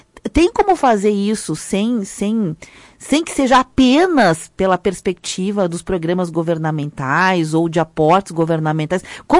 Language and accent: Portuguese; Rio Grande do Sul, Brazil; Nós estamos muito, enquanto gaúchos, falando